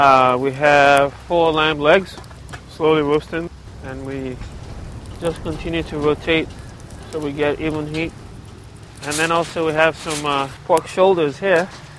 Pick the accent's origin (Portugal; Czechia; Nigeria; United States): Nigeria; I am Nigerian.